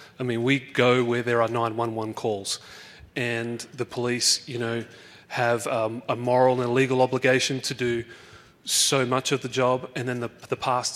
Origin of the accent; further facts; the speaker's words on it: Australia; I've got no military background. I'm Australian